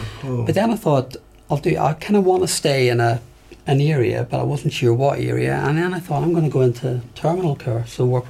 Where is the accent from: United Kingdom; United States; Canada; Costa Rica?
United Kingdom; Northern Ireland; born or raised there